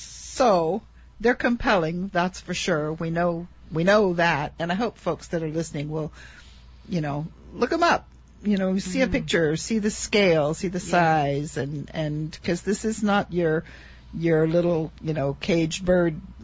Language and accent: English; Northern Mariana Islands; when I was growing up, I grew up in the Marianas, and we called them goonie birds.